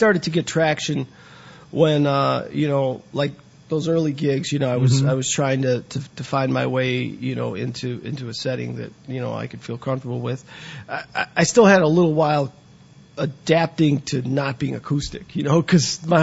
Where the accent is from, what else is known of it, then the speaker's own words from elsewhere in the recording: Chicago, Illinois, United States; I grew up in Wrigleyville. It was Puerto Rican neighborhood, you know. My mom was from Dominican Republic.